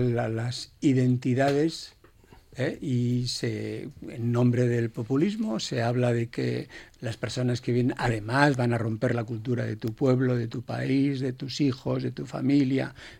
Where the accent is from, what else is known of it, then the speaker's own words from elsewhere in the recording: Ondarroa, Basque Country, Spain; yo que soy de Ondarroa